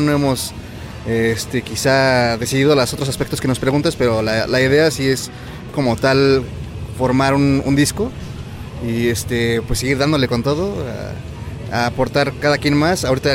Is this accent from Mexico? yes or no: yes; Toluca, State of Mexico, Mexico; como somos originarios de Toluca, realmente, y como tenemos poco tiempo, hemos estado tocando en Toluca.